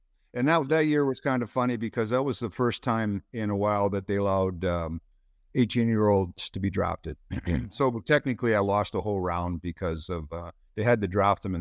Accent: Terrace Bay, Ontario, Canada; Home is Terrace Bay, Ontario. It's about 2 hours up the lake from Thunder Bay. So 300 miles from Sault Ste. Marie and 140 from Thunder Bay.

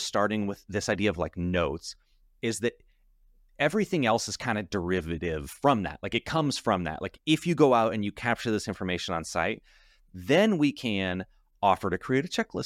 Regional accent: Midwest, United States; accent: Midwest; I've got this Midwest seemingly neutral accent

